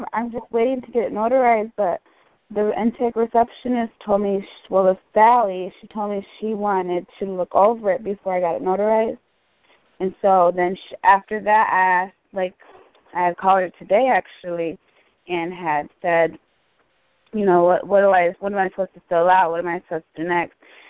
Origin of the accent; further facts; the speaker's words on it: Michigan, United States; I'm from Michigan.